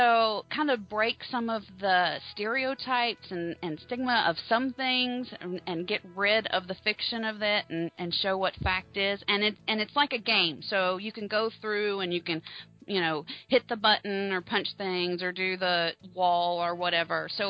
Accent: Atlanta, Georgia, United States; So, I grew up here in Atlanta, and we have the High Museum of Art

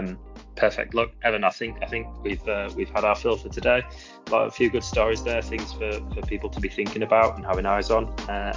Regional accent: Leeds, Yorkshire and the Humber, United Kingdom; and my hometown of Leeds.

